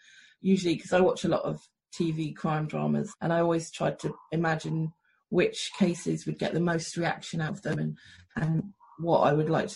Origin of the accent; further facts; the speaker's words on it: Exeter, South West England, United Kingdom; now in Kent, United Kingdom; That's right. I do live in Kent, but I grew up around Exeter.